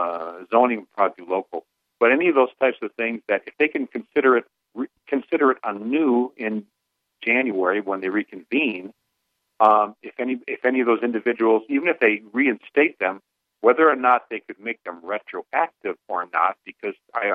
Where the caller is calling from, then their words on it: Evansville, Indiana, United States; Evansville.